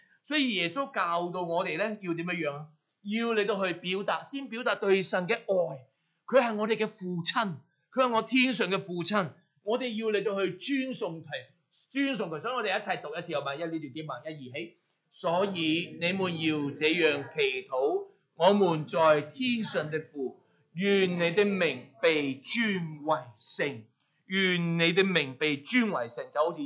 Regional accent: Hong Kong; 即系我哋香港人咧讲说话咧就系乜嘢？

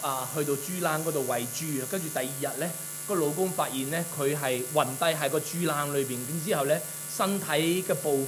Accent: Hong Kong; moved away as an adult; 我们香港人呢移民来到这里呢我们没有香港的烧肉可以吃，

